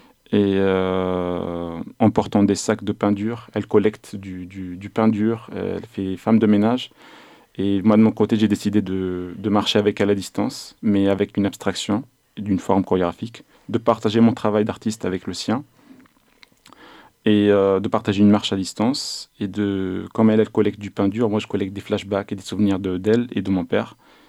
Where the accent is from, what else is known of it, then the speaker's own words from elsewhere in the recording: Tunisia; moi, je suis tunisien.